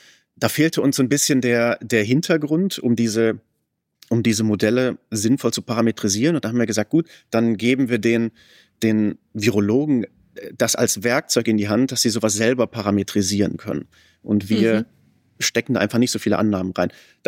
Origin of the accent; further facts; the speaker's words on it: Münster, North Rhine-Westphalia, Germany; Ich komme zum Beispiel aus Münster. Das ist eine Studentenstadt. Da haben wir ganz viele Einpersonenhaushalte.